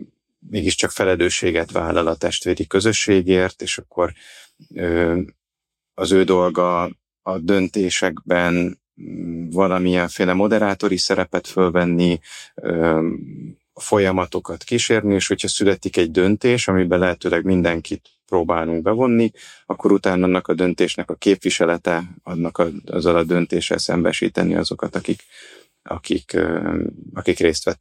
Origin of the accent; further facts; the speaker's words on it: Komló, Baranya, Hungary; Egy panel lakásban nőttem fel, a városnak egy viszonylag csendes, újépítésű házakat felvonultató részében, ami nagyon közel volt az erdőhöz, tehát ez volt a szép benne, hogy végülis egyszerre belváros, és mégis az erdő szélén, ugye a mecsek közepén található komló.